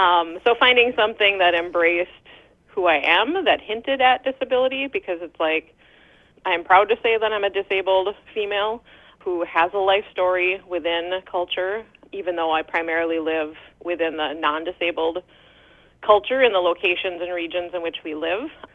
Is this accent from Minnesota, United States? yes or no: yes; Two Harbors, Minnesota, United States; I am born and raised in Two Harbors